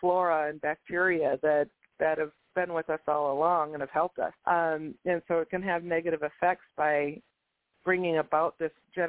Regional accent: Minnesota, United States; my sister and I, when we were growing up in Minnesota, my grandpa had a farm about an hour or so out of the city

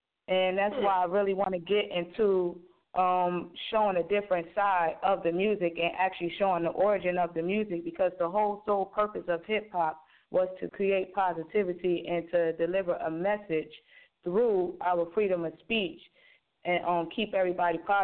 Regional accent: Trenton, New Jersey, United States; also born or lived in Newark; Okay, well, like you said, I'm from North New Jersey. I grew up basically in the inner city of Trenton and Newark. You know, I was sort of kind of raised in Trenton.

